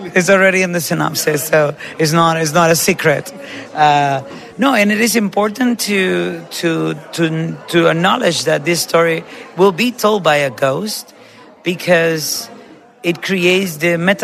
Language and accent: English; Dominican Republic; Yes, of course. I mean, I'm from the Caribbean. No, I'm not Colombian. I'm from the Dominican Republic.